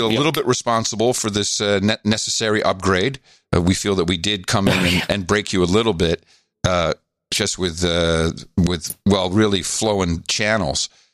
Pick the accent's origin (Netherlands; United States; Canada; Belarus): Netherlands; I grew up in the Netherlands